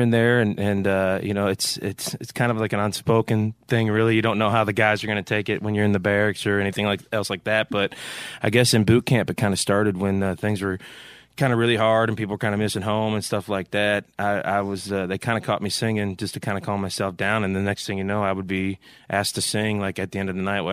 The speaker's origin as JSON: {"language": "English", "region": "Michigan", "country": "United States", "tie": "born or raised there", "said": "Like I grew up outside of Detroit, so I learned how to sing off Motown music, R&B, oldies music"}